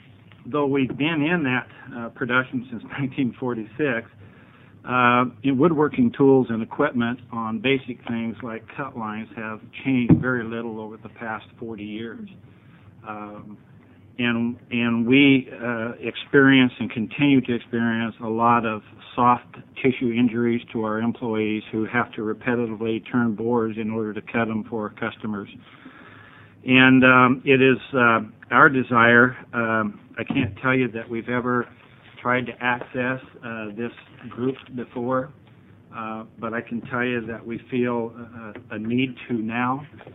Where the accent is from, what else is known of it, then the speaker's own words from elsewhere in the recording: Prineville, Oregon, United States; I come from Prineville, Oregon.